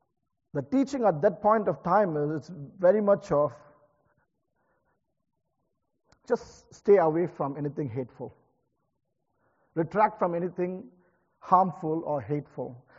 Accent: India; And I come from India where it's a constant struggle and battle

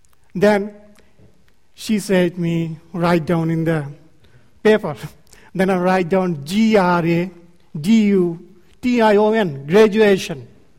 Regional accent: Bangladesh; English is a second language; It's marvelous that shared to you that I come from Bangladesh

